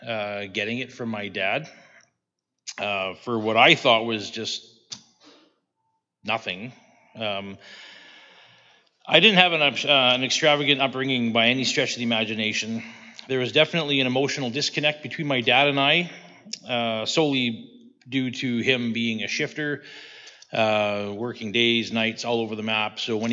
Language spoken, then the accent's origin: English; Dundurn, Saskatchewan, Canada; I was born in 77, the year … died, in Saskatoon, and I was raised in Dundurn.